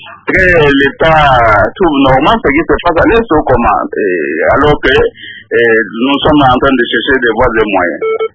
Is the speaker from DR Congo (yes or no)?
yes; DR Congo; en tant que Congolais